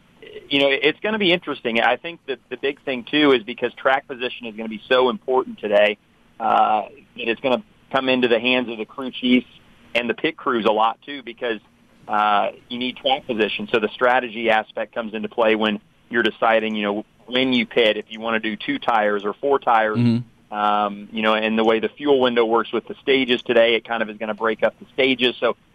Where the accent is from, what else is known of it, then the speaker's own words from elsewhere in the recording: Indianapolis, Indiana, United States; I'm originally from Indianapolis, and so I've grown up, you know, going to the Indy 500.